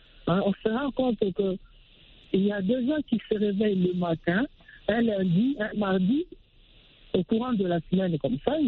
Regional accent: DR Congo; ici chez nous en République démocratique du Congo

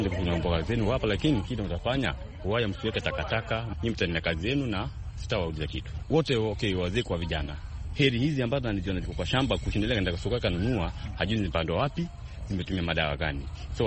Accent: Kisii County, Kenya; now in Mombasa, Kenya; natoka kaunti ya Kisii, na mimi ni mkazi hapo Mombasa kwa miaka mingi.

